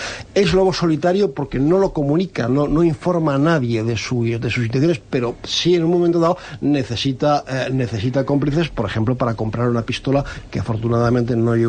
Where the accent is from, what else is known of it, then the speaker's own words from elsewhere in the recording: Brussels, Brussels-Capital Region, Belgium; yo conozco bien Molenbeek, me crié en Bruselas